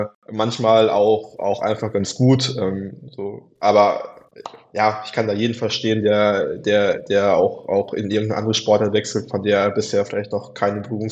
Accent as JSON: {"language": "German", "town": "Dortmund", "region": "North Rhine-Westphalia", "country": "Germany", "tie": "born or raised there", "said": "Ich komme ja aus Dortmund, bin da geboren und aufgewachsen."}